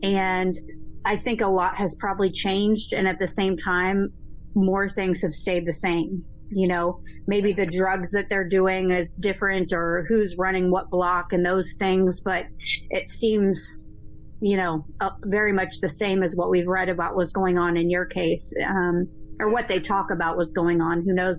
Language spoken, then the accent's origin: English; Iowa, United States; I grew up in Iowa, so we don't see that in my town.